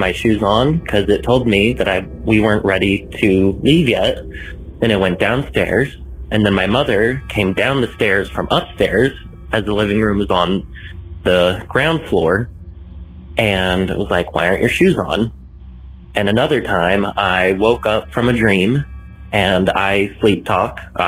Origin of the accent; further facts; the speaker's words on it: Wytheville, Virginia, United States; I'm from Wytheville, Virginia. And growing up, just about every house I lived in was haunted.